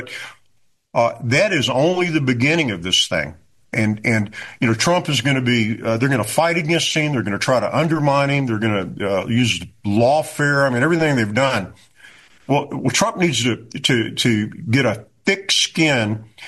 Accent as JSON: {"language": "English", "country": "United States", "said": "So this is a big moment, probably the biggest moment in my life as an American."}